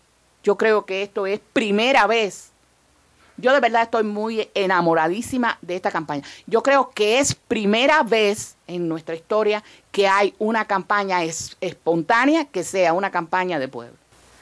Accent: Cuba; exhortar a mi pueblo, a tanto los de aquí, tanto los cubanos de aquí como los de allá

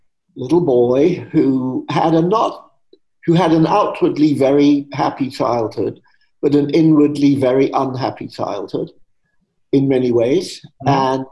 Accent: London, United Kingdom; I grew up in England, obviously, in post-war London. I was born in the last day of 1949, so I grew up in the 50s.

